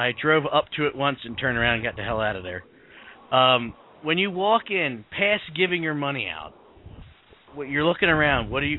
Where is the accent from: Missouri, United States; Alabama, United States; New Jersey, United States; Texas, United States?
New Jersey, United States; I'm a South Jersey guy